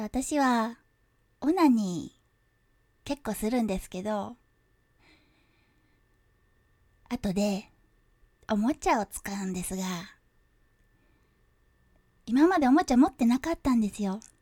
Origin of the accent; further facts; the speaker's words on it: Kyushu, Japan; 出身地は、九州なんですけど